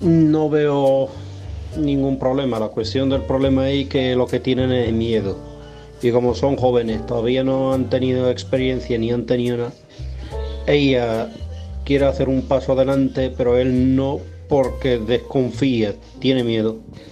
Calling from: Algeciras, Andalusia, Spain; corresponsal de Algeciras.

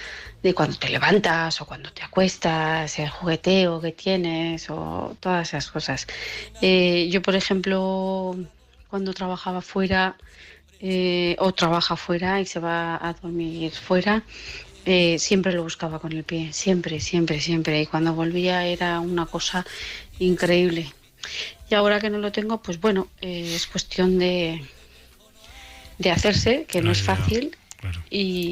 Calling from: Huesca, Aragon, Spain; de Huesca.

